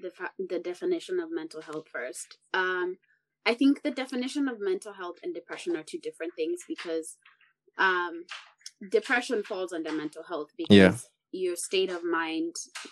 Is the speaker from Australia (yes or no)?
no; Kenya; born there; I am a board of trustees to some small organizations back home in Kenya. I was born in Kenya